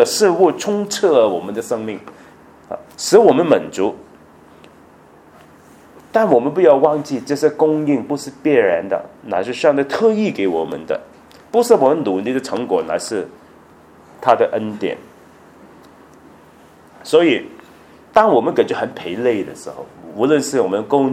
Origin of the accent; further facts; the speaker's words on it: Hong Kong; 我在香港长大，所以常常可以在海边。